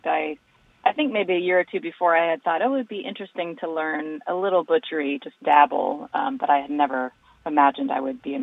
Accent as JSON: {"language": "English", "town": "Eugene", "region": "Oregon", "country": "United States", "tie": "born or raised there", "said": "Yeah, I grew up outside of Eugene, Oregon, and I hunted and fished with my grandfather and my dad."}